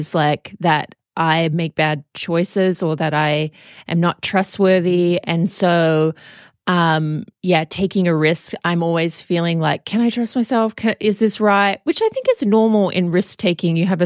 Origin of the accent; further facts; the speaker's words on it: Australia; accent: Australian; And we call it in Australia root.